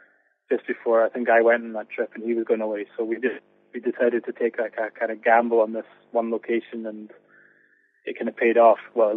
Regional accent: Isle of Skye, Scotland, United Kingdom; I'm from the Isle of Skye, so I just sort of focused on riding trials, but just in my local village

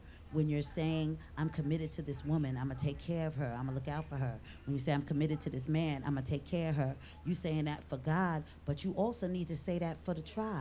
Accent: New York City, New York, United States; I was raised in New York City, but my family was down south.

